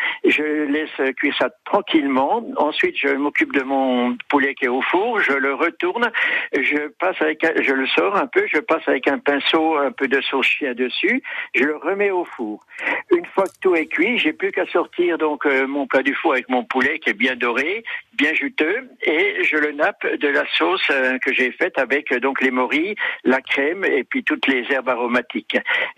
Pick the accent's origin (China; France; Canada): France; Bourgogne-Franche-Comté; also born or lived in Guadeloupe; je suis originaire de Franche-Comté, mais j'ai vécu 14 ans en Guadeloupe